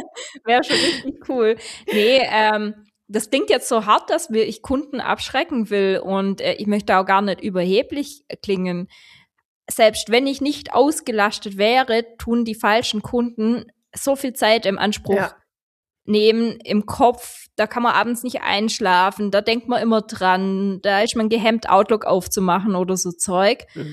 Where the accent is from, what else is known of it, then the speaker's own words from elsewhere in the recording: Swabia, Germany; Ich als Schwabe lob ihn gerne.